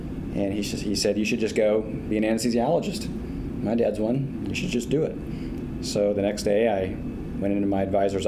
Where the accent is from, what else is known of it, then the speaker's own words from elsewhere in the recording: Lisbon, Iowa, United States; I grew up in Lisbon, Iowa, eastern Iowa, small town of Lisbon, over on Highway 30, just north of Iowa City and east of Cedar Rapids